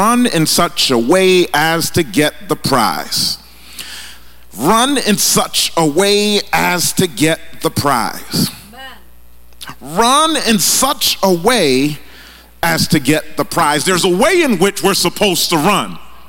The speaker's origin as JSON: {"language": "English", "town": "Boston", "region": "Massachusetts", "country": "United States", "tie": "born or raised there", "said": "As a little kid, I grew up in Boston. I went to this school in Jamaica Plains called Blessed Sacrament School."}